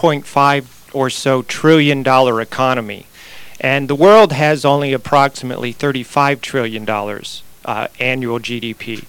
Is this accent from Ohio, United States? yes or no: yes; Cleveland, Ohio, United States; Well, I was born in Cleveland, raised here, graduated from Lakewood High School.